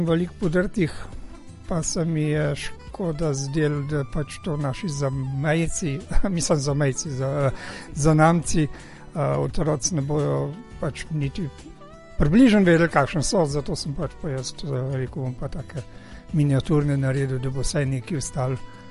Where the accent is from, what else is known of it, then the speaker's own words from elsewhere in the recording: Ljubljana, Slovenia; now in Moravče, Slovenia; Ja, Ljubljančan sem. Ja, preseljen sem v Moravče.